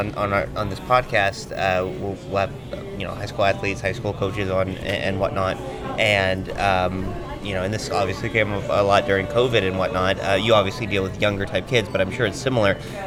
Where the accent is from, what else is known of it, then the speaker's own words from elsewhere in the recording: Maine, United States; now in Oregon, United States; transplanted to Oregon, it was so surprising to me that Canby Kids existed, because where I grew up in Maine